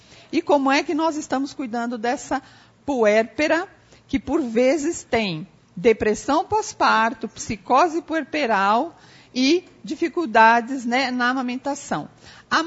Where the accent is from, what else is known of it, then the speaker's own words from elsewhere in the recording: São Paulo, Brazil; now in Brasília, Brazil; Eu sou de Brasília, na verdade sou de São Paulo, estou morando agora em Brasília, Distrito Federal